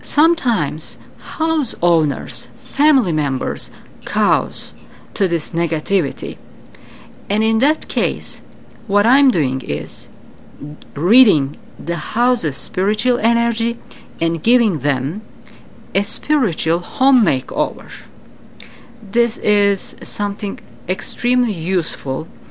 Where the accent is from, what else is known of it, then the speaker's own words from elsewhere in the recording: Turkey; as I'm coming from Turkey, as a native Turkish person, we have our traditional ways to keep our home spiritually clean and pure